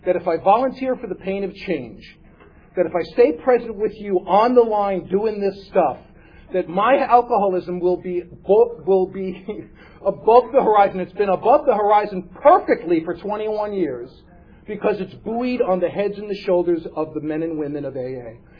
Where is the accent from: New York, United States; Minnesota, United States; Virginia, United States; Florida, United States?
New York, United States; New York City; there was a kid that where I grew up in the Bronx named Mark.